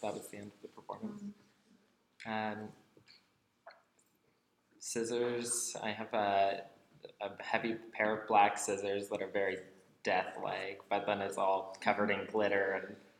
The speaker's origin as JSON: {"language": "English", "region": "Newfoundland and Labrador", "country": "Canada", "said": "not just as a Newfoundlander"}